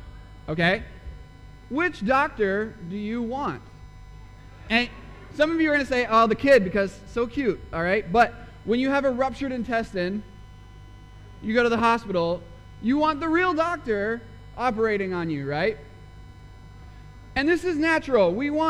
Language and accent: English; Minnesota, United States; I cheer for the Minnesota Timberwolves because I'm from Minnesota and I like being let down every single year.